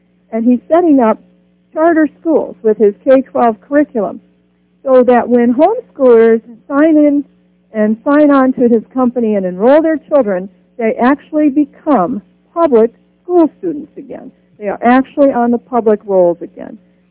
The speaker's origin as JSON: {"language": "English", "region": "Iowa", "country": "United States", "lives_now": "Ohio, United States", "said": "I'm from Iowa. I'm living in the state of Ohio now."}